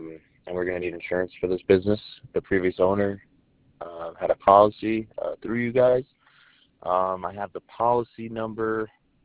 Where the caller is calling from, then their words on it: New York, United States; I'm calling from New York.